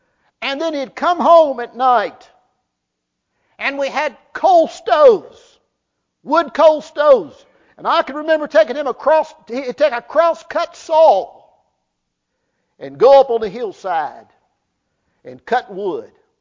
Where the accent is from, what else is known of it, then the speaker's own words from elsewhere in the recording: West Virginia, United States; You know I was born in West Virginia. You know I come up simple.